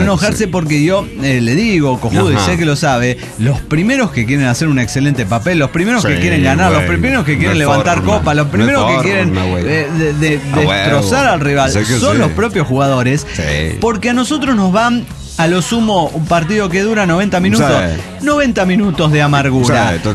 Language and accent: Spanish; Bolivia; Como boliviano, puedo empatizar con el equipo y decir, pensar, hemos perdido.